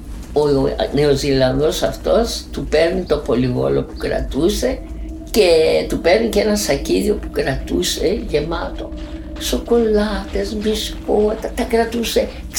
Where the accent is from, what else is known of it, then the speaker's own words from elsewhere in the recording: Daratsos, Crete, Greece; born there; Εγώ γεννήθηκα στο Δαράτσο. Το 1η Νοεμβρίου του 1926. Έζησα ωραία παιδικά χρόνια. Είμαστε μια πολυμελής οικογένεια. 9 παιδιά.